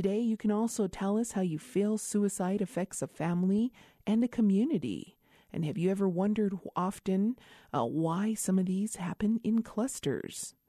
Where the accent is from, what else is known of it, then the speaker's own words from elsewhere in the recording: Isleta Pueblo, New Mexico, United States; from Isleta Pueblo, and you are listening to Native America Calling.